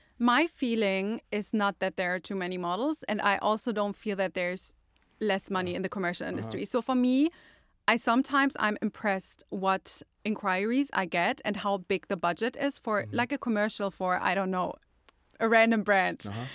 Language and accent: English; Germany; because I'm from Germany. We are in our own Europe bubble.